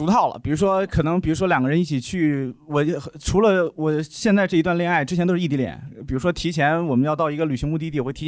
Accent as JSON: {"language": "Chinese", "town": "Shijiazhuang", "region": "Hebei", "country": "China", "tie": "born or raised there", "said": "因为我是石家庄土生土长的。"}